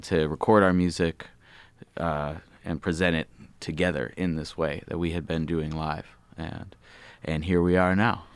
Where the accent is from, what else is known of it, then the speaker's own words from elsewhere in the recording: Chicago, Illinois, United States; And I'm from the Chicago area originally